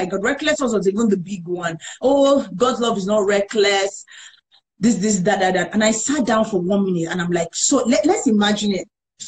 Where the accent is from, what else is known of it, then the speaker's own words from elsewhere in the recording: Nigeria; Now, for me, as a Nigerian father, I was thinking that this child is coming to kill me.